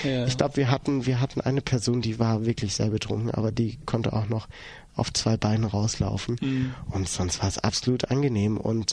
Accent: Baden-Württemberg, Germany; Da darf ich dir aber Folgendes verraten. Ich bin auch ein Schwabe.

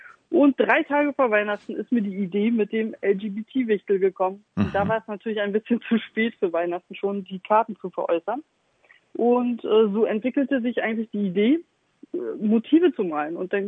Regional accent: Stralsund, Mecklenburg-Vorpommern, Germany; born there; moved away as an adult; also born or lived in Hamburg; now in Elmshorn, Germany; Und ich bin kurz vor 44 Jahre alt. Gebürtige Stralsunderin, wer das nicht kennt, das ist in MacPom und führt genau auf die schöne Insel Rügen. Und bin seit meinem 21. Geburtstag Hamburgerin.

